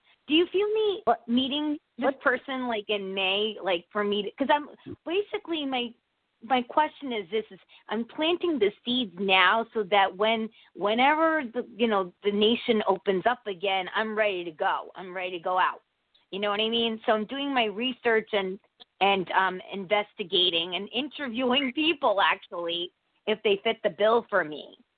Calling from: Connecticut, United States; from Connecticut.

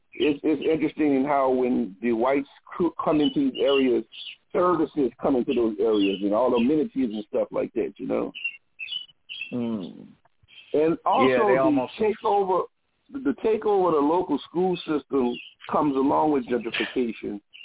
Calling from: New Orleans, Louisiana, United States; I'm calling you from New Orleans, Louisiana, and I was just enjoying the conversation.

